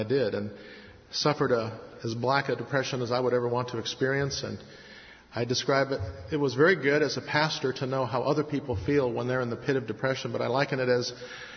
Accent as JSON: {"language": "English", "region": "Midwest", "country": "United States", "said": "Now, I'm from the Midwest. I lived here in the winter of 76, 77."}